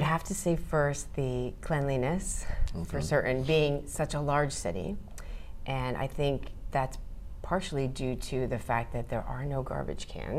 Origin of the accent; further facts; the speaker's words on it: New Jersey, United States; now in Japan; I was born in New Jersey.